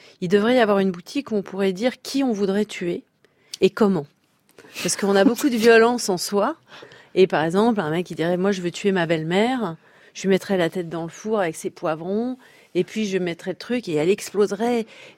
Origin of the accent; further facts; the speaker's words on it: Pays de la Loire, France; moi, j'ai été élevée dans la Sarthe. Donc c'était frontalier avec la Normandie